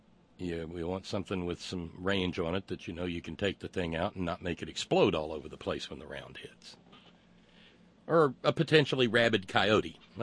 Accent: Alabama, United States; moved away; I lived in a diverse neighborhood when I moved away from Alabama.

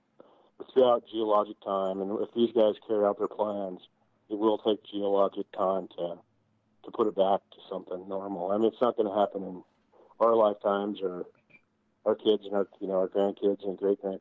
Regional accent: Montana, United States; I grew up in Montana with a family that, my parents were both great readers

